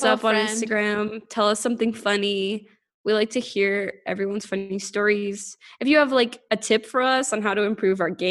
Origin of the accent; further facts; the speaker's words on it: United States; I was like, oh yeah, I'm from America. Or sorry, the United States.